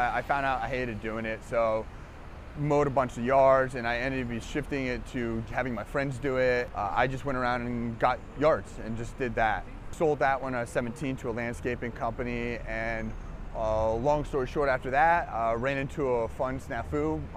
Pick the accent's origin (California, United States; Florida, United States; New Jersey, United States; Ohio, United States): Florida, United States; Miami; also born or lived in Pennsylvania; So I believe my birth, I was born in Pennsylvania, lived in Miami.